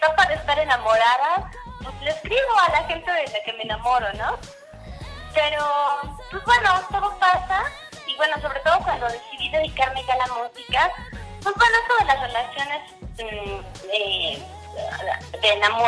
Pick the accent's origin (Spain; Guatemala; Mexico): Mexico; soy yo como mexicana, ¿no? Como latina